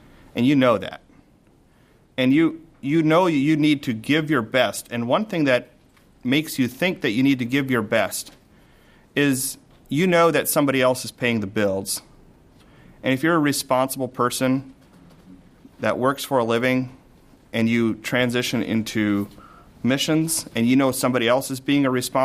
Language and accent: English; Goshen, Indiana, United States; I grew up in Goshen, Indiana. It's similar and different.